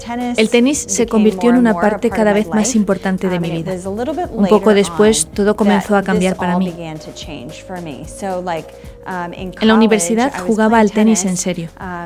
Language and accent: Spanish; Jacksonville, Florida, United States; Soy de Jacksonville, Florida, y crecí aquí en la parroquia de la Asunción. Fui a la escuela de la Asunción y al instituto Bishop Kenny.